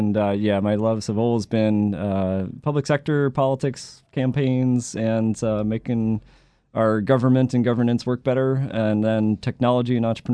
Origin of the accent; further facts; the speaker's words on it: Northeast, United States; So I grew up in the Northeast, but I got myself into technology right here in Washington, D.C.